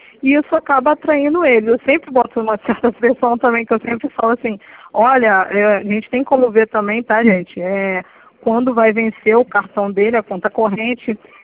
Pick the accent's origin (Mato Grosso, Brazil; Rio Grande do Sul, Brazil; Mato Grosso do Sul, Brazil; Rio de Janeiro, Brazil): Rio de Janeiro, Brazil; Nova Iguaçu; sou de Nova Iguaçu 1.